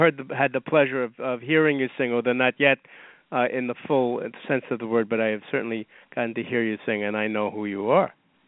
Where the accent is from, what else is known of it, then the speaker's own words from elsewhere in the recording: New York, United States; this is just my observation as a New Yorker